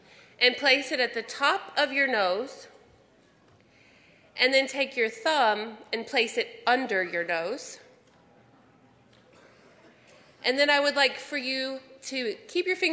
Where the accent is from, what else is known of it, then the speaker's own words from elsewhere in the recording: Tennessee, United States; I started as a chemistry major in a college in Tennessee, because that's my home state.